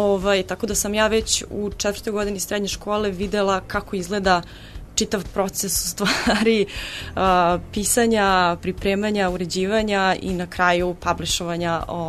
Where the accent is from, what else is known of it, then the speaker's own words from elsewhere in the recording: Belgrade, Serbia; Rođena sam u Beogradu, imam 27 godina, znači 98 godište.